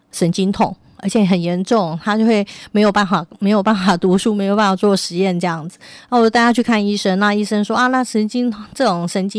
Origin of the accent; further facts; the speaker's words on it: Taiwan; 那这个基因坦白说在我们台湾人和东方人的话事实上是非常有意义的